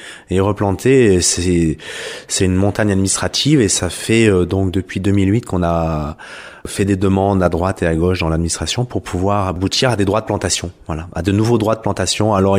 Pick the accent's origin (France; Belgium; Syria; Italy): France; Prébois, Auvergne-Rhône-Alpes; puisque je suis de Prébois